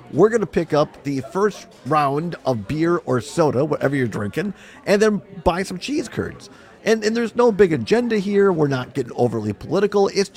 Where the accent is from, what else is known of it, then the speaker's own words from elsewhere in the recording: Richland Center, Wisconsin, United States; I'm proud of growing up in Richland Center.